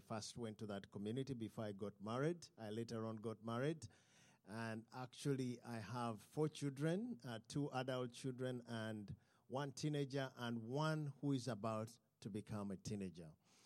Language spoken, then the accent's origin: English; Uganda; I come from Uganda